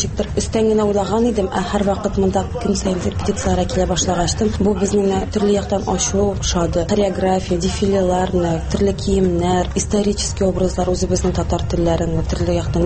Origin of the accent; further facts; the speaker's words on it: Tatarstan, Russia; now in Izhevsk, Russia; мин Әгерҗе районы Тирсавында туып үстем. Хәзерге вакытта Ижевск шәһәрендә яшим.